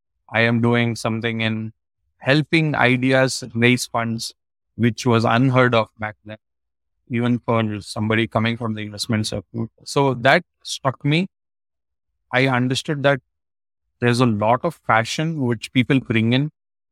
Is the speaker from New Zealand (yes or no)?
no; Bangalore, Karnataka, India; I am from Bangalore in India. Born and brought up in Bangalore